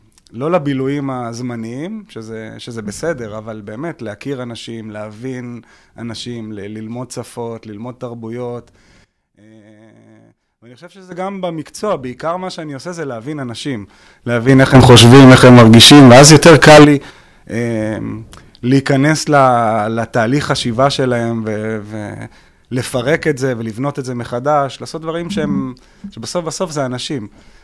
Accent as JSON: {"language": "Hebrew", "town": "Jerusalem", "region": "Jerusalem District", "country": "Israel", "said": "אני ירושלמי, בן 52 תכף"}